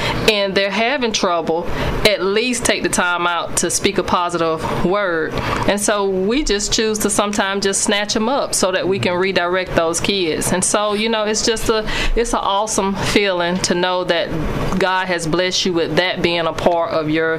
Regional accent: Columbus, United States; as a person that was born and raised in Columbus, to see so many of the faces that I grew up

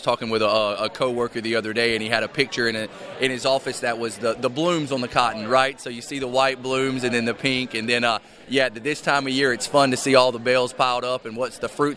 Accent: the South, United States; And then you might can tell from my voice, I'm from the South.

